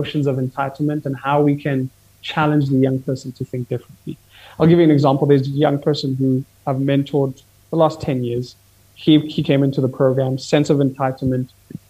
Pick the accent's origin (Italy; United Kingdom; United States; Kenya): Kenya; I'm Kenyan, so I think our country has never struggled with the feeling of entitlement.